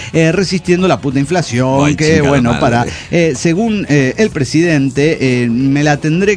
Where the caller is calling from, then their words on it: Saltillo, Coahuila, Mexico; de Saltillo, Coahuila.